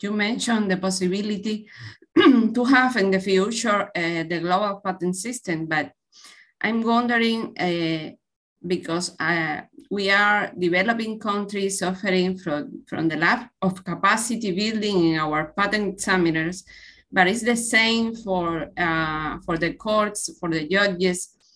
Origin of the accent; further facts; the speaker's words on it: Cuba; English is a second language; I'm from Cuba, professor of the University of Havana.